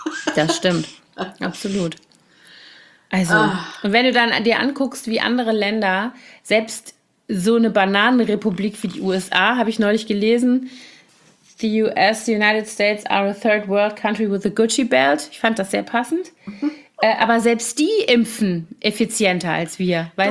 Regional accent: Koblenz, Rhineland-Palatinate, Germany; da gab es in meiner Heimatstadt Koblenz wohl so einen mittleren Skandal

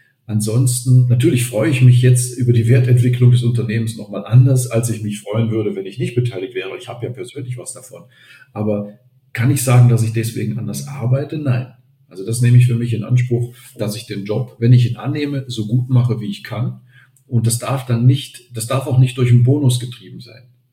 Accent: Germany; now in Austria; als Deutscher in Vorarlberg ist man ja ohnehin, man ist ja nicht von hier.

